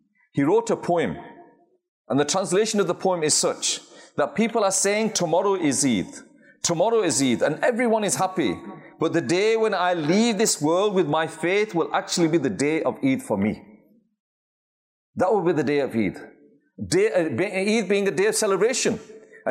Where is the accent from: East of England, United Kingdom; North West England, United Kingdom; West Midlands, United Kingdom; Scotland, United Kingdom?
North West England, United Kingdom; Bury; I'm from Bury